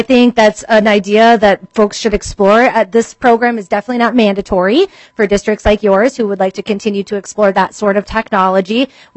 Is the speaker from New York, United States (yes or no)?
no; Minnesota, United States; I'm a Minnesotan through and through